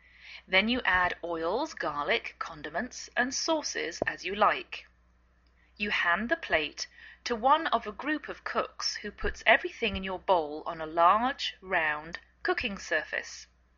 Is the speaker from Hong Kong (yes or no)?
no; England, United Kingdom; now in United States